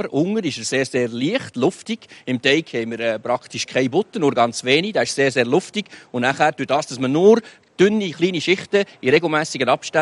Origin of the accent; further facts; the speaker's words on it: Fribourg, Switzerland; Als Freiburger haben wir natürlich einen Fondue-Kuchen müssen machen.